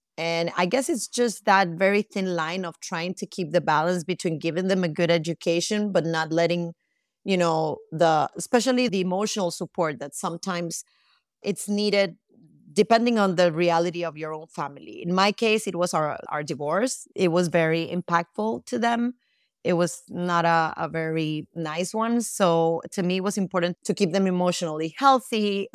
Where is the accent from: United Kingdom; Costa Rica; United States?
Costa Rica; moved away as an adult; at that point, the father and I were still together and we decided to move to Costa Rica because it was my home country.